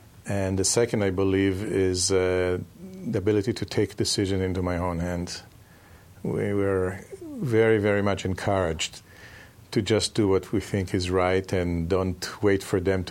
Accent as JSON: {"language": "English", "town": "Haifa", "region": "Haifa District", "country": "Israel", "tie": "born or raised there", "second_language": "English", "said": "I was born and raised in Israel, in Haifa, and then north of Tel Aviv. And grew there, went to the army."}